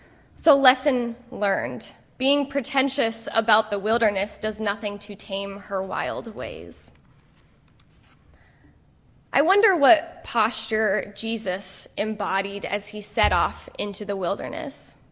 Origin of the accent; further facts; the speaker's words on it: Colorado, United States; I grew up in Colorado, and growing up in Colorado, I am familiar with the wilderness.